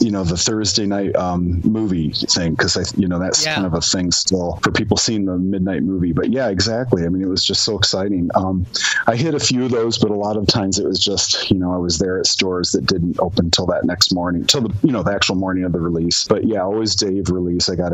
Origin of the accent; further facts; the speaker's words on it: Chicago, Illinois, United States; born there; also born or lived in upstate New York / Michigan; I'm not. I was born in Chicago. My family moved around all over upstate New York, a couple different places in Illinois. We lived in a small town in upper Michigan, right across from the Thumb.